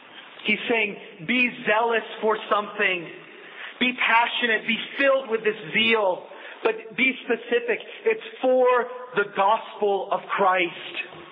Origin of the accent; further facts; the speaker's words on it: Pennsylvania, United States; I grew up in Western Pennsylvania, and the collections of vintage cars was great